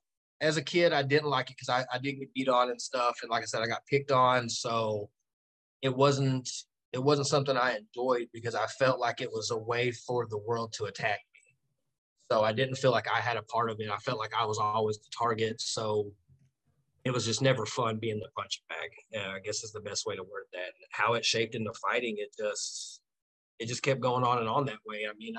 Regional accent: Durant, Oklahoma, United States; I come from a small town in Oklahoma. It's called Durant. It's real small, man.

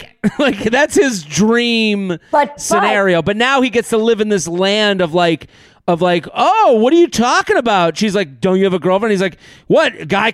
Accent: New York, United States; For context, I'm from Long Island. He seemed to be a city boy.

